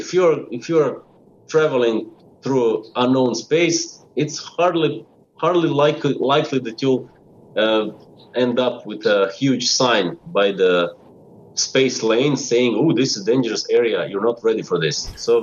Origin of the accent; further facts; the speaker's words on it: Zagreb, City of Zagreb, Croatia; We are from Zagreb. It's in Croatia.